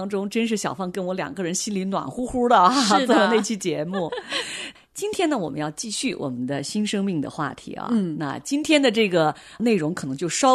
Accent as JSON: {"language": "Chinese", "country": "China", "said": "那这个罪呢，在我们中国人的这个文化里面，我们以前就觉得啊"}